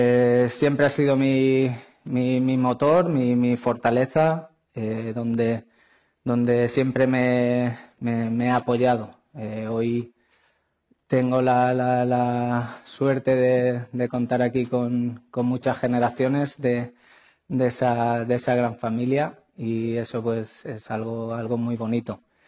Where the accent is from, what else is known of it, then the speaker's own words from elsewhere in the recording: Albacete, Castilla-La Mancha, Spain; Como sabéis, mis primeros pasos son en Albacete, mi tierra.